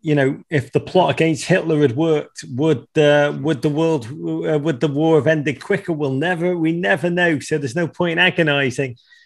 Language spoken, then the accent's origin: English; Liverpool, North West England, United Kingdom; now in United States; I became an American in 2018, which is still the greatest day of my life. But way before that, when I was a kid growing up in Liverpool in the 1980s